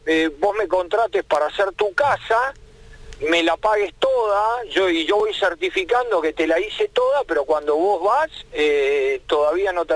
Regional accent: Argentina; a mí me daría mucha vergüenza, ¿no? Como argentino, porque habla un poquito de lo que somos.

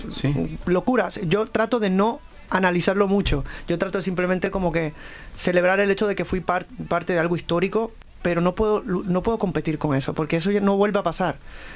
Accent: Puerto Rico; Es Caribe, yo soy boricua, claro.

